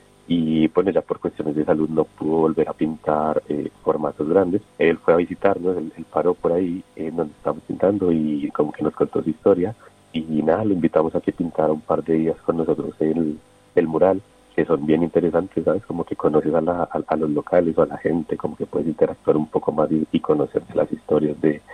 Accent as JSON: {"language": "Spanish", "country": "Colombia", "said": "nos preguntan que si nos conocemos desde Colombia"}